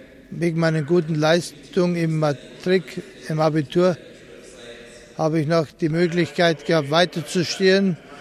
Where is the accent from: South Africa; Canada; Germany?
South Africa; Durban, KwaZulu-Natal; German is a second language; also born or lived in Eastern Cape; Komme eigentlich von der Ostkap, von Isana. Pisana. Aber eigentlich aufgewachsen bin ich dann in Durban.